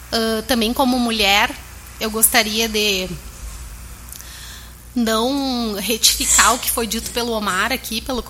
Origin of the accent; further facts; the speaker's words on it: São Borja, Rio Grande do Sul, Brazil; now in Santo Augusto, Brazil; Eu sou de São Borja, é a cidade dos presidentes, né? Tenho muito orgulho das minhas origens, mas eu escolhi Santo Augusto. Eu escolhi Santo Augusto para viver, escolhi Santo Augusto para exercer minha profissão de advogada